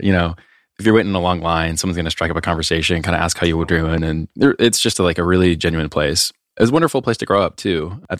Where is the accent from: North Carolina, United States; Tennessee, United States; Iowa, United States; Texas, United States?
Iowa, United States; Des Moines; Brad, my co-founder, and I grew up in Des Moines, and we met each other in the year 2000.